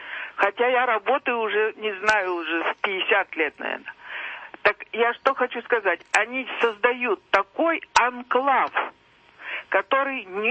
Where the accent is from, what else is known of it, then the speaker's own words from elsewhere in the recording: Moscow, Russia; вот я из Москвы